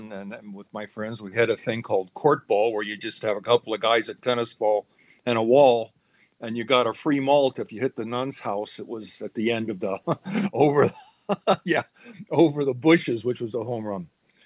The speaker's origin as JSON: {"language": "English", "region": "Florida", "country": "United States", "tie": "born there", "said": "I was born in Florida, where my dad was in the Army Air Corps."}